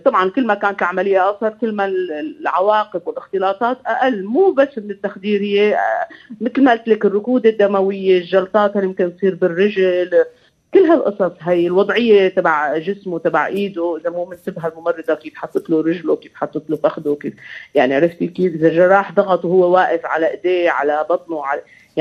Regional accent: Syria; moved away as an adult; now in France; يعني أنا جيت من سوريا بصراحة ما عنا هالإمكانيات، فنحن كتير ملاصقين بسوريا للإمكانيات القليلة للمريض، سماعتنا على قلبه، إيدنا على نبضه. جيت لهون على فرنسا لقيت الأجهزة هي تتكلم.

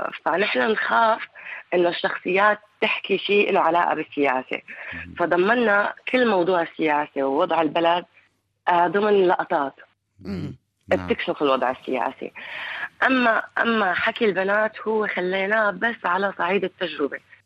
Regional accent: Syria; أما البيروقراطية عندنا في سوريا كانت غبية بشكل ما بيستوعبها العقل

